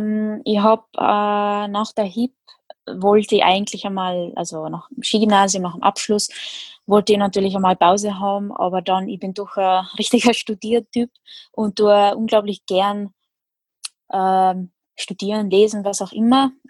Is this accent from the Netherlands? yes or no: yes; Netherlands; now in Austria; bin ich Holländerin, aber ich wohne in Österreich, also so richtig, richtig holländisch fühle ich mich jetzt nicht, von dem her, aber in Österreich bin ich immer die Ausländerin, aber mein Name ist Tschechisch, aber Tschechisch bin ich jetzt auch nicht unbedingt, weil ich dort nie gelebt habe